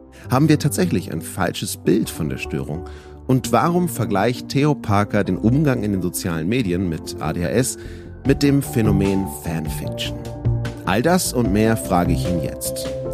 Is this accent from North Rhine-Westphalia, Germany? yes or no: no; Hamburg, Germany; Ich sitze gerade in einem Hotelzimmer in München. Das ist für mich als Hamburger eigentlich schon eine besondere Situation.